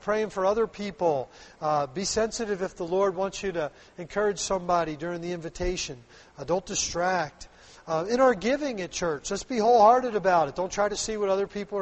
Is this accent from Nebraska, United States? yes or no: no; Philadelphia, Pennsylvania, United States; I grew up in Philadelphia, pretty rough down there, you know.